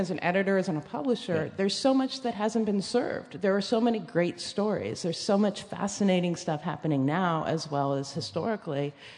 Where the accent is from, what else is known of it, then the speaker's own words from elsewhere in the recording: Madison, Wisconsin, United States; I grew up in Madison, Wisconsin.